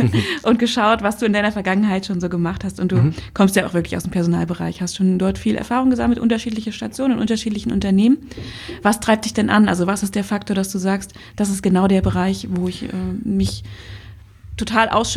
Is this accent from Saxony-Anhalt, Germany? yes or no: yes; Wittenberg, Saxony-Anhalt, Germany; weil ich nämlich aus Wittenberg komme, ist meine Heimatstadt